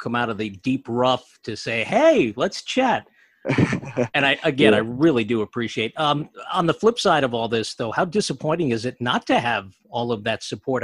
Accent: New Jersey, United States; I know I grew up in Central Jersey too

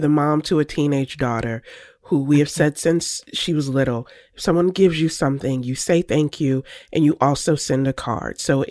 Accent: the South, United States; I'm a Southerner. Grew up where order, decorum is key.

